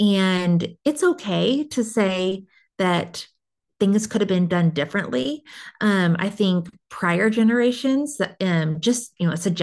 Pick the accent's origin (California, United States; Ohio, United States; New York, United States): California, United States; But I was raised mostly in Southern California and in a really dysfunctional home.